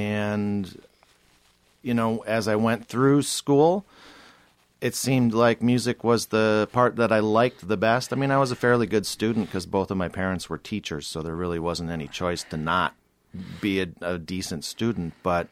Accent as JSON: {"language": "English", "town": "Escanaba", "region": "Michigan", "country": "United States", "said": "I'm originally from Escanaba, Michigan, and I arrived at Western because as I searched out the various music ed schools in Michigan"}